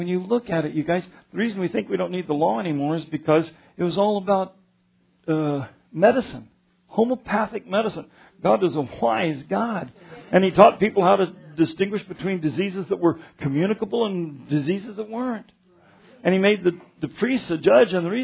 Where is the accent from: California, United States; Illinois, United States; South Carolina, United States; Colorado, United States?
Colorado, United States; I told you I grew up in Colorado. I never had any of this to deal with.